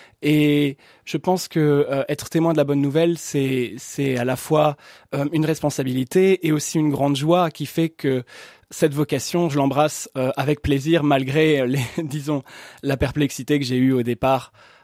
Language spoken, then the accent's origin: French; Strasbourg, Grand Est, France; Alors, je viens de Strasbourg, donc une ville et une région qui est très œcuménique, dans laquelle j'ai suivi une éducation catholique, mais je suis d'une famille originellement protestante.